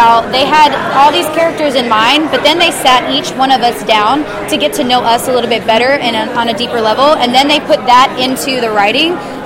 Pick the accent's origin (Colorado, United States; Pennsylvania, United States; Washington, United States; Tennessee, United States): Tennessee, United States; Nashville; also born or lived in Puerto Rico; I was born in Puerto Rico, raised in Nashville. We moved around a lot, but yes, my mom is Puerto Rican, and my dad is clearly gringo, Swedish-Norwegian mix, so I'm just one big mutt.